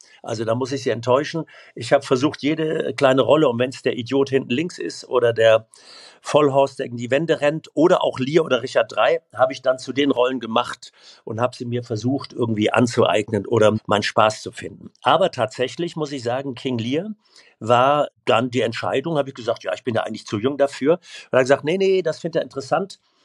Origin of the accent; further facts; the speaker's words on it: Rhineland, Germany; now in Hamburg, Germany; ich bin wahnsinnig gerne hier in Hamburg, tatsächlich. Also ich bin im Rheinland groß geworden